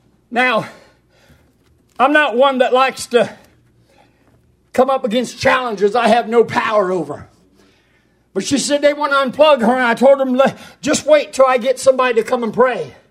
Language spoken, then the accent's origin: English; North Carolina, United States; Well, I'm from North Carolina, so I'm a little bit different.